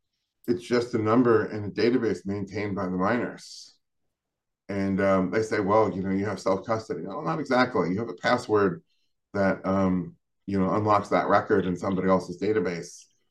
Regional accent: United States; I do think, as an American, I think I have the right to say this, and I've traveled pretty extensively around the world. I think we Americans understand gold least by far.

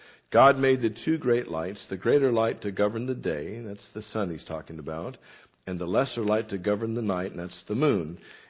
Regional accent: Portland, Oregon, United States; I came from Portland, Oregon. Portland is known as the City of Roses.

